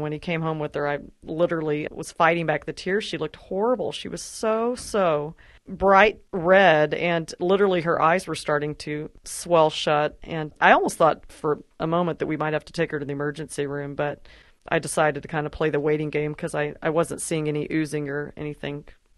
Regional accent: Texas, United States; my mom's catch-all remedy when we were growing up in Texas.

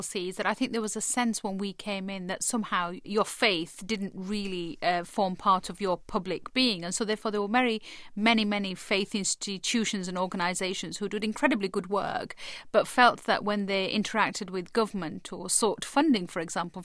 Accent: United Kingdom; As a British Muslim, as somebody who is from a minority faith within a majority Christian country, I feel that my faith is strengthened and easier to practice if the sense of identity, the Christian identity within Britain, is also clear.

